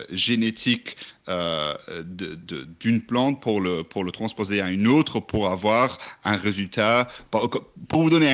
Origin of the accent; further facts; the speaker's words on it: Luxembourg; je suis d'origine du Grand-Duché de Luxembourg. Donc, c'est un tout petit pays au sein de l'Europe de l'Ouest.